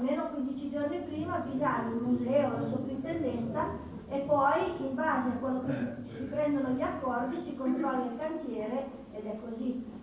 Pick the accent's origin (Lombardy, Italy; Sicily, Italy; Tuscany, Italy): Lombardy, Italy; Legnano; ma lei signorina di dov'è? Sono di Legnato